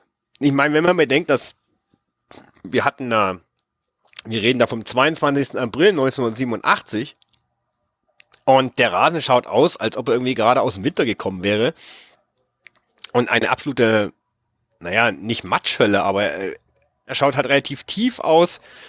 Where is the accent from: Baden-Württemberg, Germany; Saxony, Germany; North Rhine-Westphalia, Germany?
Saxony, Germany; ich stamme ja nicht direkt aus Leipzig. Okay. Ich komme ja aus etwas weitläufigeren Umgebung, so 50 Kilometer südlich von Leipzig.